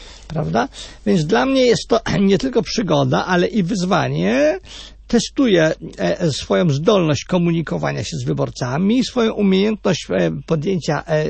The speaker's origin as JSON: {"language": "Polish", "town": "Bydgoszcz", "region": "Kuyavian-Pomeranian Voivodeship", "country": "Poland", "tie": "born there", "said": "w województwie, w którym mieszkam od lat. Urodzony jestem w Bydgoszczy, pracuję w Toruniu, żona jest w Brodnicy."}